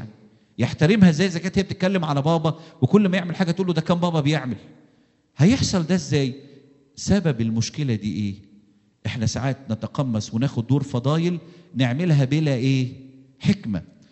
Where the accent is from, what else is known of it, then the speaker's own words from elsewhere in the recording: Egypt; ونبعتها لدكاترة مشهورة زوجية عندنا في مصر